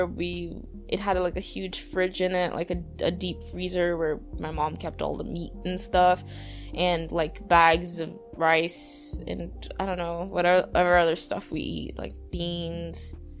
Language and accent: English; New York, United States; It was pretty chilling. I don't know. For me, it wasn't that crazy.